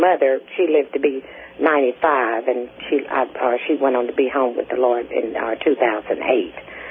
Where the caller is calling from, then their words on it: Monroe, Louisiana, United States; Yes. Yes, I'm calling from Monroe, Louisiana, and I was just, I've always been healthy